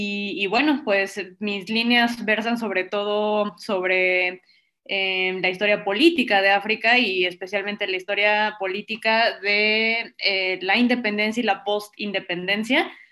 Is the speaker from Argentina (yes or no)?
no; Mexico City, Mexico; soy de la Ciudad de México